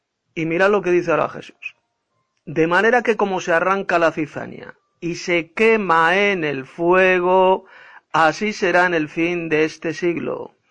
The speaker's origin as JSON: {"language": "Spanish", "town": "Madrid", "region": "Community of Madrid", "country": "Spain", "said": "de Madrid, España."}